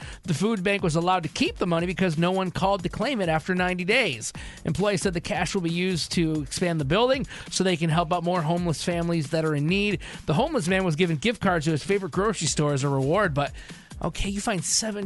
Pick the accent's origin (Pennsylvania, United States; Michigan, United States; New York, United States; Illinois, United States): Michigan, United States; Well, I'm a Lions fan because I'm from Michigan originally, so I'm used to losing.